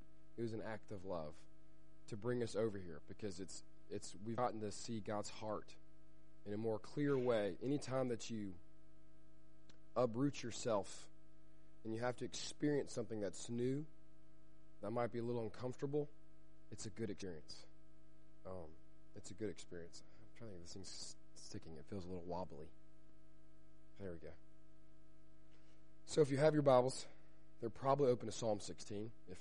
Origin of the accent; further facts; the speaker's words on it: Alabama, United States; now in London, United Kingdom; Hello. I'm from Alabama, and my family, we moved over here back in September to attend London Theological Seminary